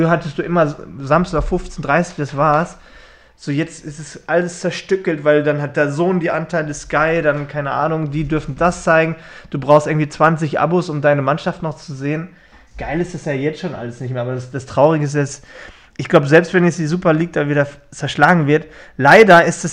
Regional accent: Dortmund, North Rhine-Westphalia, Germany; also ich hoffe sogar, als Dortmunder, dass Schalke nächstes Jahr wieder aufsteigt

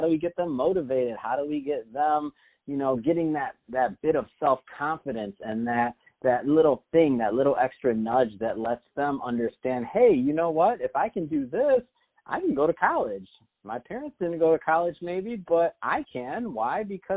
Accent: Michigan, United States; now in Los Angeles, United States; I'm from Michigan originally, but now being in LA and living out here, I feel a need and a want to give back to the community that has blessed me so well.

